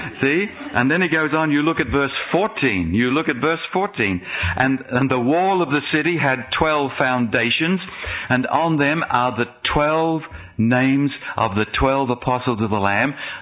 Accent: Australia; And I'm from Australia, that place that's upside down.

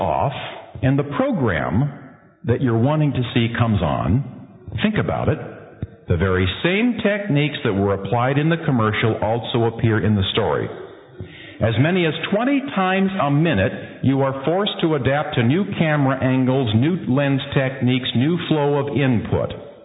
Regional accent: Santa Monica, California, United States; I was born in Santa Monica, right down there at the foot of Sunset Boulevard.

